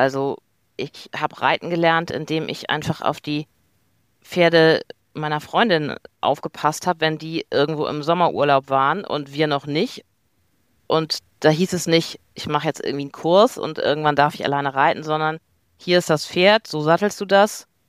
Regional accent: Bremen, Germany; Ich bin aufgewachsen in einem Dorf in Bremen oder bei Bremen

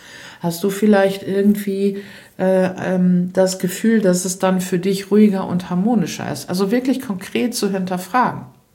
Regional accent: Lower Saxony, Germany; ich komme aus Ostfriesland und das Hotel ist ganz nett.

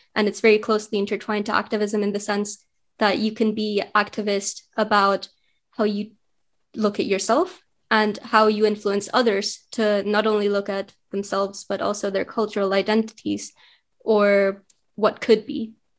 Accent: Germany; also born or lived in India; So I moved to Germany from India at a pretty young age. I was 5. So I spent the most of my life in Germany and I've grown up there. But of course, that doesn't take away from my Indian culture or my roots and my heritage.

